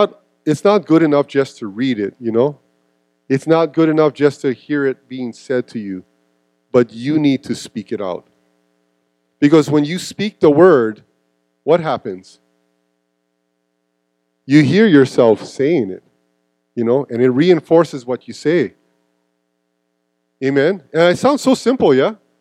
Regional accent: Happy Valley, Hawaii, United States; Because I grew up pretty rough scenario. We grew up in Happy Valley, down housing. I don't think it gets any rougher than that. If you want to go to if there was a projects in Hawaii and on Maui, that would probably be the spot.

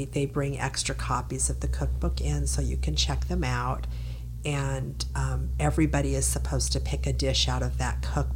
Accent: Berkeley, California, United States; I'm from Berkeley, California, and she got her start in Berkeley, California, Chez Panisse.

